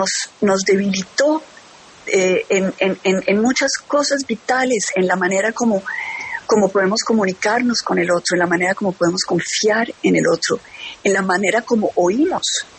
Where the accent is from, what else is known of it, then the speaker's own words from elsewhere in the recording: Colombia; Pero yo creo que nosotros todos, en el fondo, como colombianos